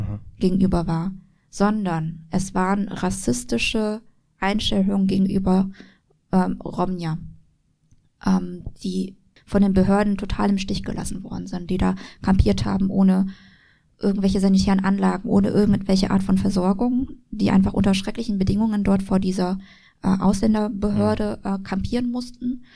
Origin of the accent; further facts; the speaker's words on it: Bavaria, Germany; ich bin ja in Bayern geboren und aufgewachsen.